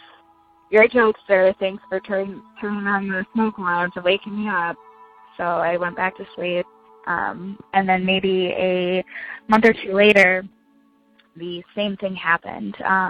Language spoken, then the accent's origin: English; Michigan, United States; I am from Michigan.